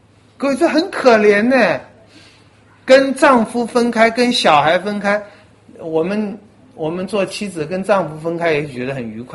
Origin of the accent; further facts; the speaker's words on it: Taiwan; 我们台湾人这个在欺负人的事上也不后人的